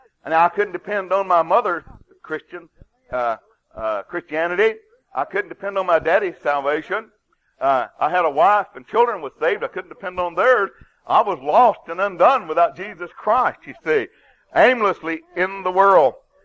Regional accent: Kentucky, United States; born there; I was born in Floyd County, Kentucky at tater digging time and on Left Beaver Creek

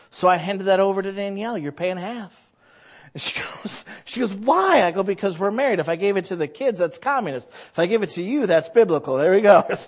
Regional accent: United States; because I am American.

